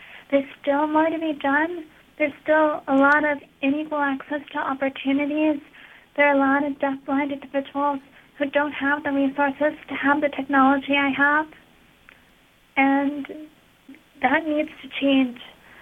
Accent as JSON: {"language": "English", "region": "California", "country": "United States", "tie": "born or raised there", "said": "Part of that may be that I grew up in the Bay Area, where people are more aware of diversity and cultural backgrounds."}